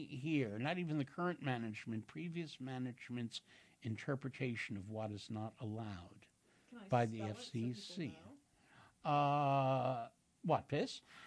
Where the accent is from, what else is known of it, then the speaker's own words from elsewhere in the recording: Queens, New York, United States; I'm from Queens, but I moved to Brooklyn like 20 years ago.